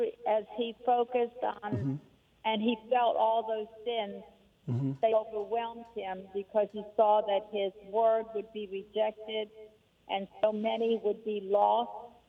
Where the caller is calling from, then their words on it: New Orleans, Louisiana, United States; I'm calling from the New Orleans area.